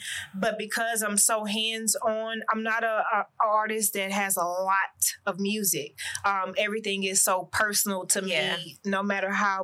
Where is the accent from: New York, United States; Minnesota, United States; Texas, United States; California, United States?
Texas, United States; Houston; The collection would be out July 13th, 713, since I'm from Houston.